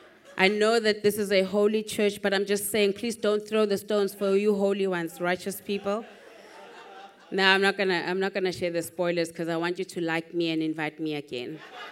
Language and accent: English; South Africa; I am from South Africa, so in case you were wondering, yes, I'm African.